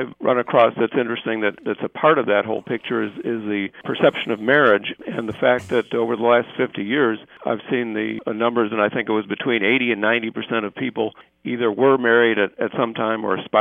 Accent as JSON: {"language": "English", "town": "Chicago", "region": "Illinois", "country": "United States", "said": "I was originally from Chicago, and I think it's quite a bit different in a big city than it is where I am now"}